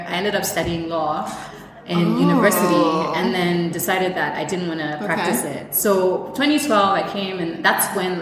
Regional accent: Ghana; also born or lived in Syria / Israel; I'm full Ghanaian. I was born in Syria.

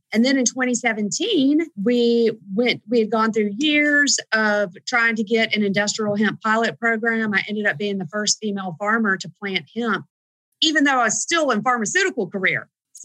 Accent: the South, United States; I mean, we're from the South. I have a family of Episcopal ministers and engineers.

